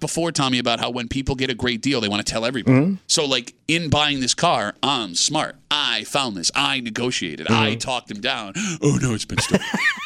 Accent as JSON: {"language": "English", "town": "Gates", "region": "New York", "country": "United States", "tie": "born or raised there", "said": "I grew up in Gates. There was not a single two-car garage in my neighborhood."}